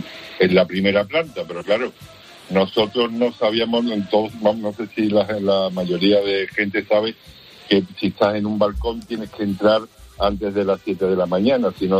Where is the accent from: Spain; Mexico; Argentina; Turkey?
Spain; Andalusia; yo soy de Monte Miguel, de aquí de Sevilla, del Dion Valencina.